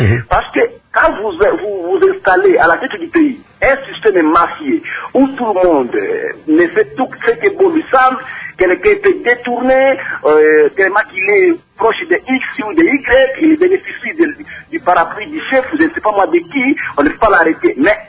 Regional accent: Republic of the Congo; Vous savez, chez nous, à la République du Congo, tout est...

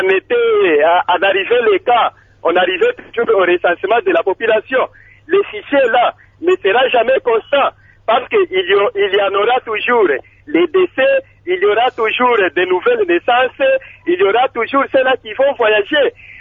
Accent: DR Congo; Pourquoi c'est défini qu'il y a un certain mode de vie ici chez nous en RDC?

